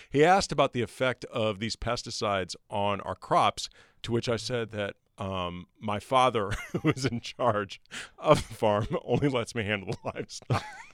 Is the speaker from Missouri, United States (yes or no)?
yes; St. Louis, Missouri, United States; because we grew up in St. Louis, for people who don't know